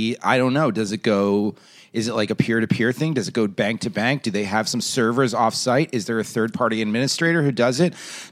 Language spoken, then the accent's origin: English; New York, United States; Where are you from? Lower East Side.